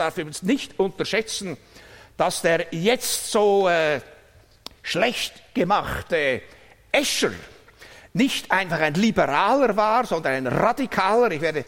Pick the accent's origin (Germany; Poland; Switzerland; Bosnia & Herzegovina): Switzerland; Aargau; 1836, da galt in meinem Heimatkanton Aargau noch Parität.